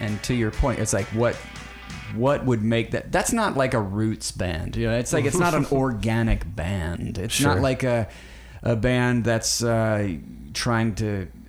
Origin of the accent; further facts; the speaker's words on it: Oklahoma, United States; growing up in Oklahoma, and it was like the 70s, and like, you know, they had two new sports teams. They had the Seahawks and the Mariners in the mid-70s. And I was born in 69